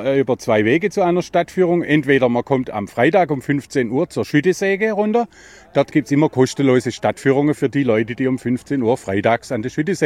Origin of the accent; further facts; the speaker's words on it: Baden-Württemberg, Germany; Ich bin geborener Schwarzwälder, weil meine Mutter ist geborene Schwarzwälder. Dann bin ich im Schwarzwald aufgewachsen und bin jetzt exakt seit 50 Jahren in Schiltach